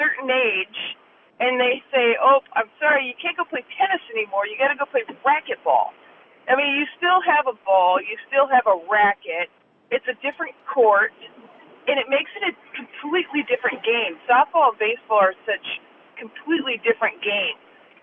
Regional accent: Duluth, Minnesota, United States; But the first game was special because I was in Duluth Superior Dukes, my hometown, my home stadium

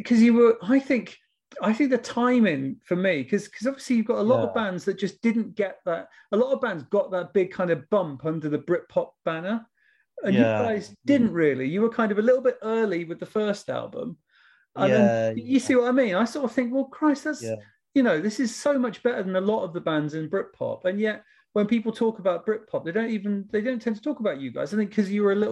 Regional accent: Oxford, South East England, United Kingdom; I'm from Oxford

